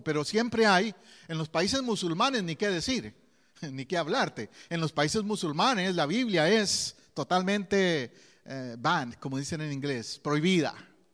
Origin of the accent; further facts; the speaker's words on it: Costa Rica; En mi país, en Costa Rica, me acuerdo épocas atrás que tal vez escaseaba el arroz o los frijoles